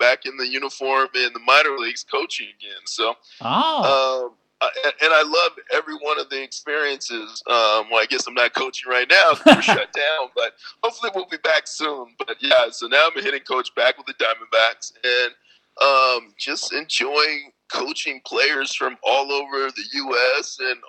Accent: San Francisco, California, United States; moved away as an adult; Number one was easy because I grew up in San Francisco.

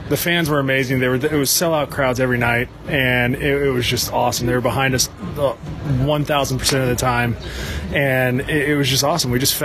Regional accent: Huntington Beach, California, United States; From California.

